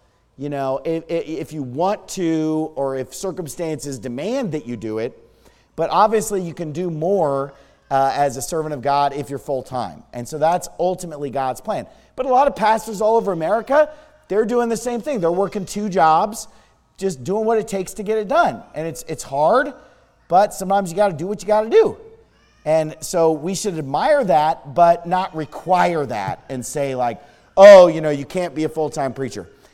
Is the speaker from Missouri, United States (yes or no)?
no; Sacramento, California, United States; I certainly wasn't a member of the Jewish community while growing up in Sacramento. I grew up in a Christian home, Christian school, Baptist church.